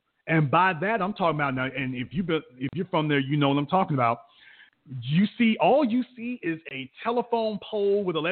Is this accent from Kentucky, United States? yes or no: no; Shreveport, Louisiana, United States; you understand I'm from Shreveport, Louisiana.